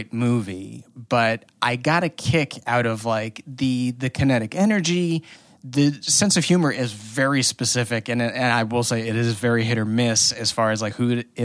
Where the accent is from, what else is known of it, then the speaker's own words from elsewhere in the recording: New Jersey, United States; I am from New Jersey, the Garden State, where at the DMV, they practically hand out copies of Kevin Smith's Clerks and say, here's a hometown boy